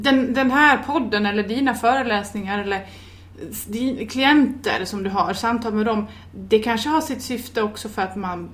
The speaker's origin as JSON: {"language": "Swedish", "region": "Dalarna County", "country": "Sweden", "said": "Eller, som vi säger hemma i Dalarna."}